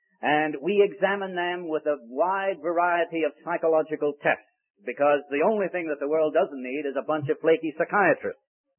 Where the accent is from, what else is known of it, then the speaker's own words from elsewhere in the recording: Ireland; born there; I was born in Ireland, and I discovered one of my compatriots here tonight